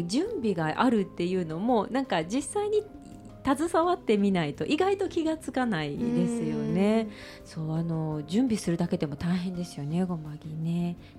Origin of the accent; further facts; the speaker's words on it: Kyoto, Japan; 私北区上京区で育ったので、はい、北区上京区だっておかしいな、北区で育ったので、